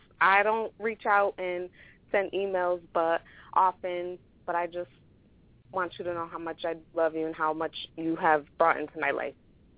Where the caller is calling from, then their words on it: Connecticut, United States; I'm calling from Connecticut.